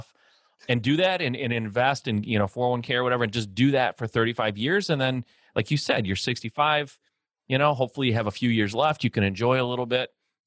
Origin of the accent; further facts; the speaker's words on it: Michigan, United States; born there; Like I was born in the Midwest, Michigan, born into basically an automotive family.